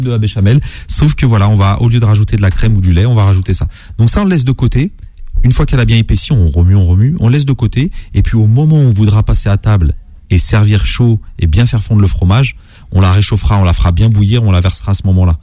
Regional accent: La Bourboule, Auvergne-Rhône-Alpes, France; mon terroir préféré à la base, c'est l'Auvergne. Je suis un Auvergnat de jeunesse.

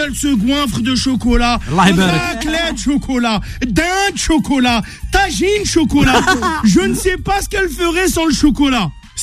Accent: Morocco; Franchement, en tant que Marocain, je vous le dis

